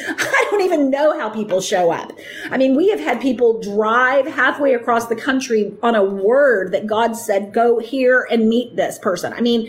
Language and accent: English; United States; I mean, I grew up in America. I grew up in this idea of the American dream.